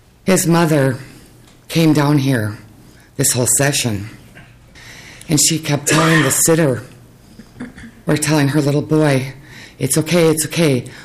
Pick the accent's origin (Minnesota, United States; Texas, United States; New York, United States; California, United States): Minnesota, United States; Jordan; I'm from Jordan, Minnesota.